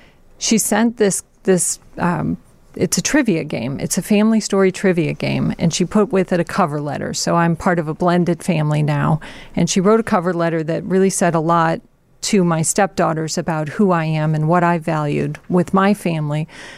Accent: St. Louis, Missouri, United States; So I always felt at home in Chicago, even though I grew up in St. Louis

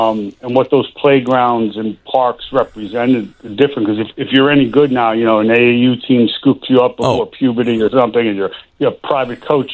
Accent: Manhattan, New York, United States; I grew up on 8th Avenue in Manhattan, a couple blocks from Madison Square Garden in mostly the 70s.

